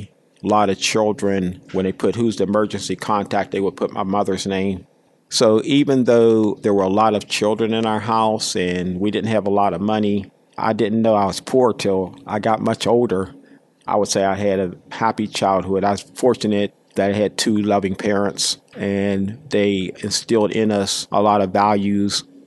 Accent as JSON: {"language": "English", "town": "Pittsburgh", "region": "Pennsylvania", "country": "United States", "tie": "born or raised there", "said": "I was born and grew up in Hill District. I was born on Wiley Avenue, and I grew up in an area they call Sugar Top, up on Milwaukee Street. I still have family who lives in the area."}